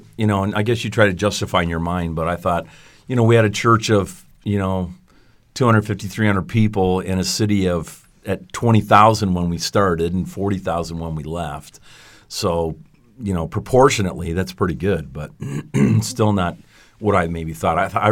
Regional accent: Canada; I was a Canadian boy back in Canada

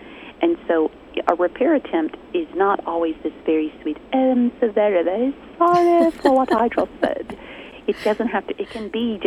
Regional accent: the South, United States; I'm from the South, and we are big sighers in the South.

